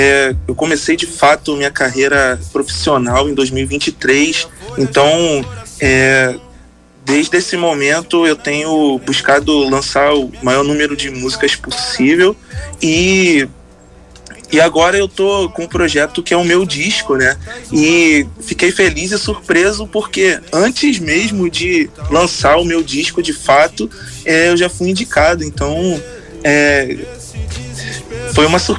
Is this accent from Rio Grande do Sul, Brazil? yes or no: no; Rio de Janeiro, Brazil; Eu sou da Baixada Fluminense